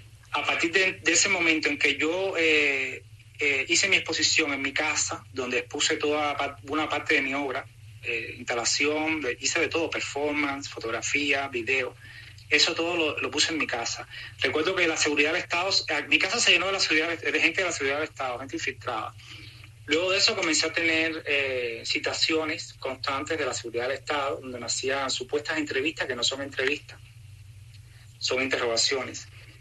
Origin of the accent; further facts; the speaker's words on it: Cuba; moved away; desde que tuve que salir de Cuba de una manera obligatoria, prácticamente.